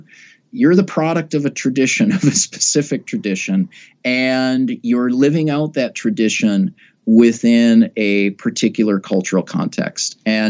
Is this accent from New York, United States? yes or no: no; Minnesota, United States; And So I grew up in Minnesota, obviously. I grew up playing hockey. I was a youth hockey coach.